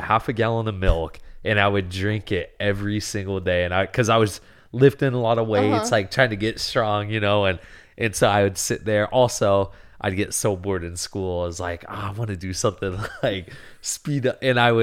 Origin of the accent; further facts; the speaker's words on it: Ninilchik, Alaska, United States; Nenolchik, you know, they've got the general store, which at the time they've progressed a little bit now, my hometown, and now there's a Three Bears, which is a little bigger, but it was just the general store